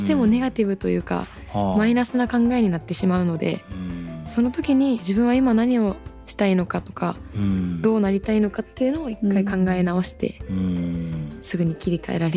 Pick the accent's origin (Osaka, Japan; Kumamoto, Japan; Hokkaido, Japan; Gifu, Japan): Hokkaido, Japan; Hakodate; それであの私の地元の函館に